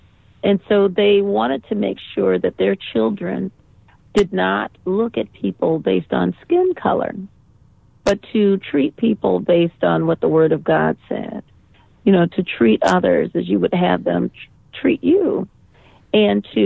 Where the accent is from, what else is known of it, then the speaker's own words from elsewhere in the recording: Lansing, Michigan, United States; Well, I was born and raised in Lansing. I'm the youngest of 10 children.